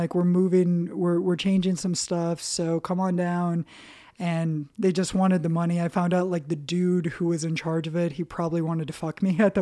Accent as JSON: {"language": "English", "region": "Minnesota", "country": "United States", "tie": "born or raised there", "said": "Northern Minnesota, right next to Canada."}